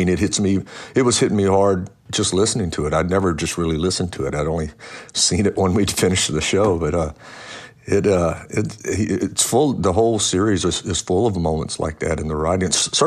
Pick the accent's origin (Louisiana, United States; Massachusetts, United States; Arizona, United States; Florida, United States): Louisiana, United States; born there; and I was born in Louisiana.